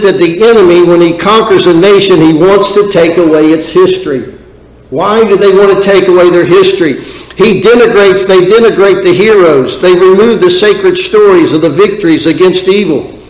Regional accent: United States; I can exert that I am a descendant of one who has, and that I am an American. This is my history, you see.

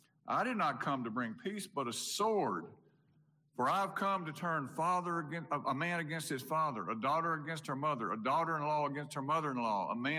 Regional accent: Brandon, Mississippi, United States; And I grew up in Brandon

